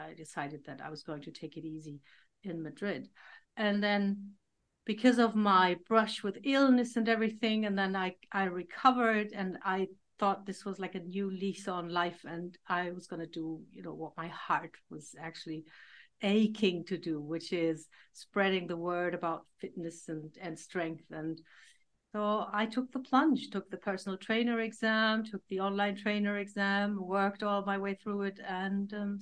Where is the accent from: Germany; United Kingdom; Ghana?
Germany; English is a second language; moved away as an adult; I grew up in Germany, lived there until I was about 30, I think.